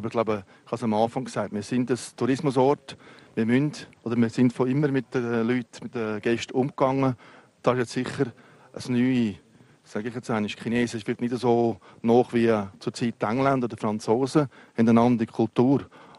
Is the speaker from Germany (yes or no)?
no; Switzerland; dürfen wir als Schweizer